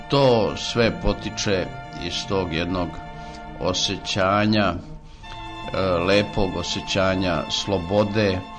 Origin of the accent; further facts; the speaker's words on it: Ljubiš, Zlatibor District, Serbia; moj rodni kraj, znači Zlatibor i selo Ljubiš, u kome sam ja odrastao, u kome sam bio dete.